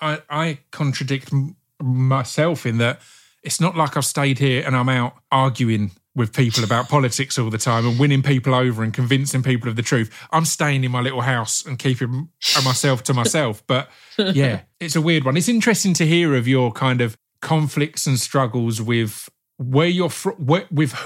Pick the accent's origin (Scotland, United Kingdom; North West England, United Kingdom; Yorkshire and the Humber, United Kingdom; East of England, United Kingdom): East of England, United Kingdom; Stanford-le-Hope; No, Stamfordly Hope. Like the house I live in now is 5 minutes up the road from where my mum lives, where I was born and lived in that house